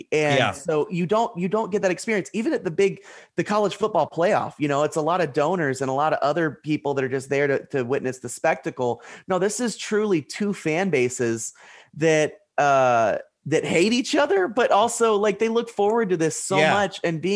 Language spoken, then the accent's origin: English; Oklahoma, United States; obviously growing up around the University of Oklahoma and going to this game, you know, as a fan, as a student